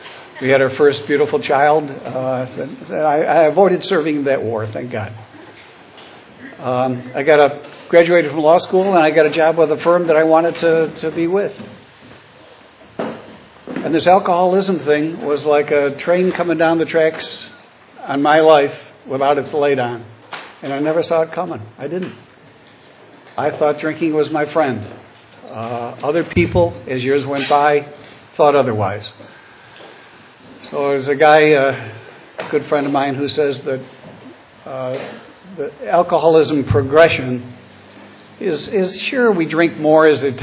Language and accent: English; Buffalo, New York, United States; Born and raised in Buffalo, went to school at John Carroll University in Cleveland, Ohio, a Jesuits college, and I had a nice, privileged upbringing.